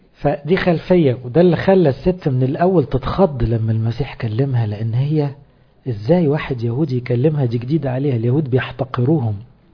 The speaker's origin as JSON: {"language": "Arabic", "region": "Upper Egypt", "country": "Egypt", "said": "مش لاني انا صعيدي"}